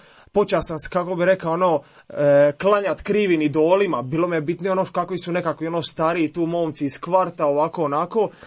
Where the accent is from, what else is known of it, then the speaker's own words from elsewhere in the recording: Split, Split-Dalmatia County, Croatia; dolazim iz Splita